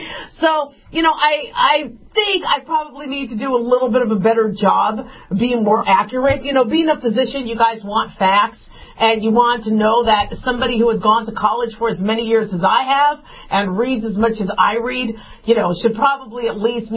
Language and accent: English; United States; I'm American. I was born in America, but my father was from Israel. My mom's American, so I'm half Cleveland.